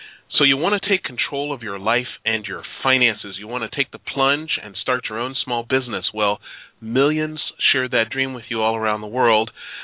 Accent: Chicago, Illinois, United States; moved away as an adult; now in South Bay, United States; The music scene, I'm from Chicago, and, you know, music is a passion of mine

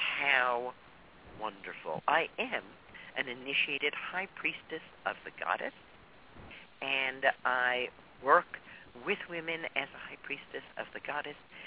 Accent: Dallas, Texas, United States; was brought up in Dallas, Texas in the 50s when it was not very politic to be either Jewish or Catholic.

